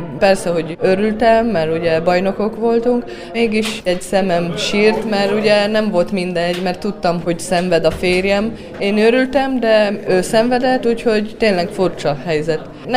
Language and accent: Hungarian; Arad, Arad County, Romania; Sosem felejtjük el, ahonnan származunk, úgyhogy Arad végül is az első otthonom. És ott vannak a barátaim, szüleim, Arad az a szívemben van.